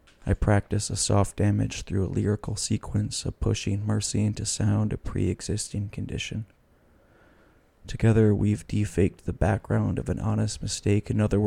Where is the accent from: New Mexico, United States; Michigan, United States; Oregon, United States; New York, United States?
New York, United States; Albany; which is, I'm from Albany and was living in Lawrence at the time